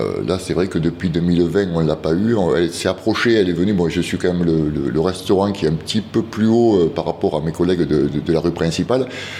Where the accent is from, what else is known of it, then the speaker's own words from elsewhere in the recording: Sainte-Enimie, Occitanie, France; also born or lived in Mende; Moi je suis natif d'ici, enfin je suis né à Mende, mais ma famille a toujours habité sur Saint-Enimie.